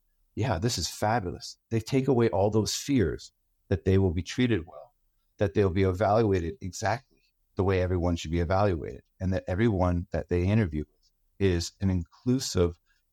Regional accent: Canada; so I'm Canadian, in all transparency, I'm Canadian.

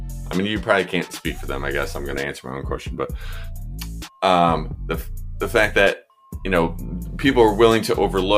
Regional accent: Cleveland, Ohio, United States; a current issue going on here in my hometown, Cleveland, is our baseball team just changed their name

